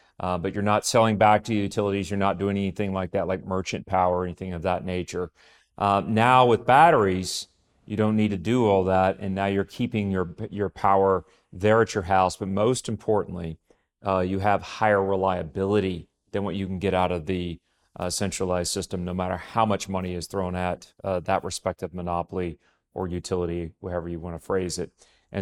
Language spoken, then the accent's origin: English; Texas, United States; I grew up in Texas, where, of course, oil and gas is king.